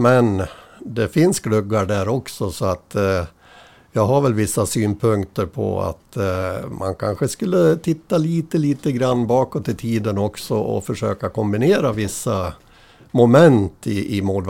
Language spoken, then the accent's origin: Swedish; Äppelbo, Dalarna County, Sweden; born there; Äppelbo, där är jag född på Malungs B, berättare sagt, och min far kommer ifrån Dala-Järna som inte ligger långt därifrån. Så att där är han uppväxt och där har jag tillbringat mycket tid som liten